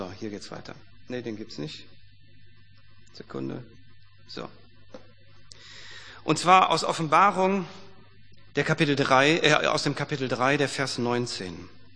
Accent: Duisburg, North Rhine-Westphalia, Germany; ich komme ja eigentlich aus Duisburg

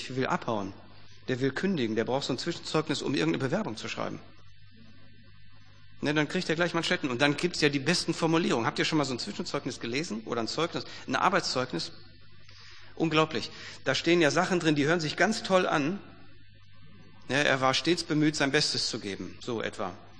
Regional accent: Duisburg, North Rhine-Westphalia, Germany; ich komme ja eigentlich aus Duisburg

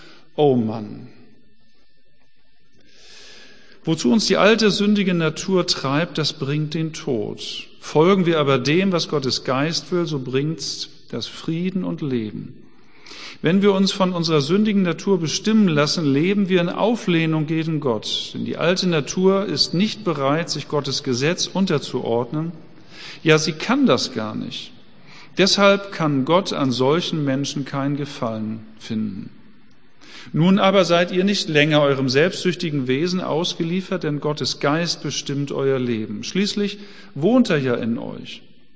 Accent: Hamburg, Germany; Wir müssen als Hamburger immer in Richtung Westen fahren, an die Nordsee.

